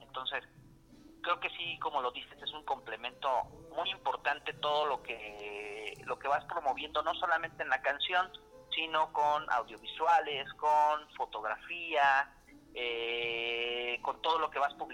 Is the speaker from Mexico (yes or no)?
yes; Mexico City, Mexico; Nosotros somos del norte de la Ciudad de México